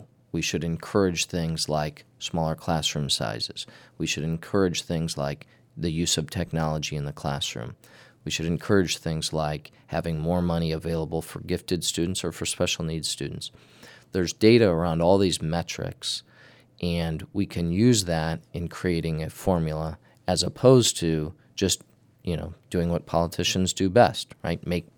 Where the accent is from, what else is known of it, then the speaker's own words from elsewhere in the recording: Bloomington, United States; I come from Bloomington